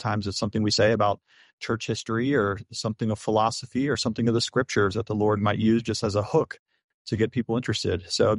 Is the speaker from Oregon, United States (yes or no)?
no; Akron, Ohio, United States; also born or lived in Florida; But, you know, I'm actually from Northeast Ohio. So I grew up in the Akron area of Northeast Ohio, and then we lived in Florida for 10 years as well. So Pittsburgh is not my hometown.